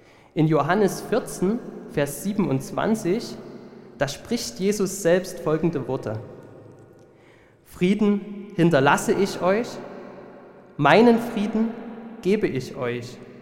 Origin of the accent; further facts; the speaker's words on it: Oederan, Saxony, Germany; Ich bin hier in der Jugendarbeit aufgewachsen, in Öderan selber.